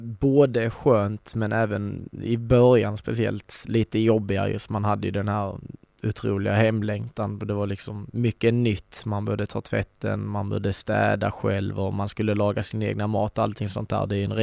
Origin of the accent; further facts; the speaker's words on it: Kristianstad, Skåne, Sweden; jag kanske är född i Nosaby. Men jag är från Kristianstad och har bott i Kristianstad i nästan hela mitt liv.